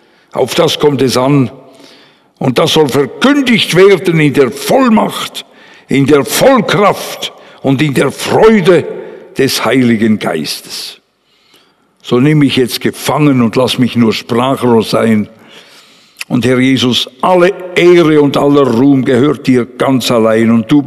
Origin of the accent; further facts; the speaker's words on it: Bern, Switzerland; wie ich als Berner Freunde plötzlich da als Prediger, und das war meine erste Stelle, vollamtlich in Paris landete.